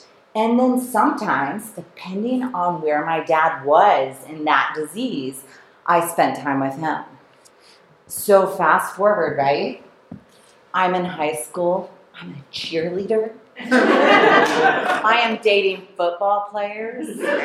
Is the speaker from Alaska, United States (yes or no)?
no; Kissimmee, Florida, United States; also born or lived in St. Cloud; So I grew up in Kissimmee, eventually moving to St. Cloud, same damn thing.